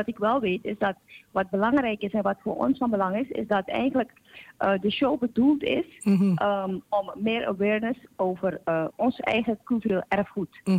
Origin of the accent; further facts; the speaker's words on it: Suriname; moved away as an adult; Ik zal heel eerlijk zijn, ik ben in Suriname opgegroeid.